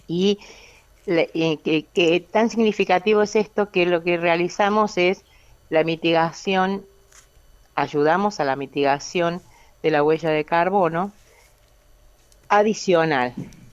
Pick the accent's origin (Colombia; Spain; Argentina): Argentina; Río Tercero, Córdoba; Yo soy de Córdoba, de Río Tercero